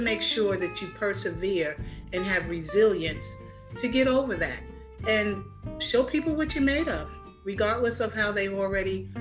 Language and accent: English; New Rochelle, New York, United States; Growing up in New Rochelle, New York. I grew up with a lot of Jewish people, so I was very familiar with their celebrations.